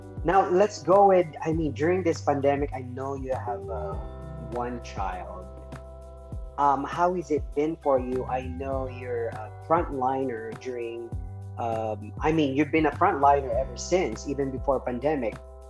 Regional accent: Philippines; I grew up in the Philippines watching your mother, Helen Vela.

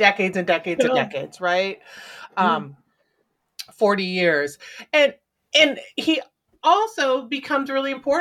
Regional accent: Midwest, United States; also born or lived in Philadelphia; I grew up in the Midwest, but I lived in Philly for a long time, right?

